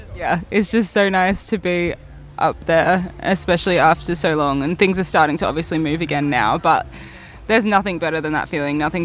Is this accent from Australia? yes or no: yes; Australia; we get heat in Australia, obviously. Yeah. But I'm in, like, my hometown is like a coastal town